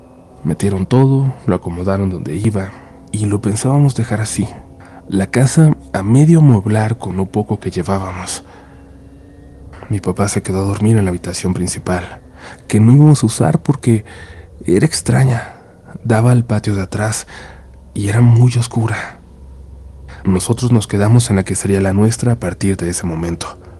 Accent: Chihuahua, Mexico; now in Ciudad Juárez, Mexico; Yo soy de Chihuahua, de la capital, pero cuando decidí irme a vivir con mi ahora esposo, en aquel entonces mi novio, él me propuso movernos a la frontera

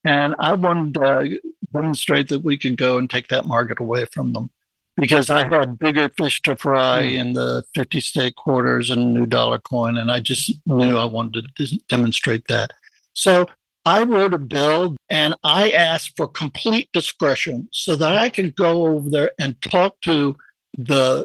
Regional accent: Texas, United States; And they were like the people I grew up with in West Texas.

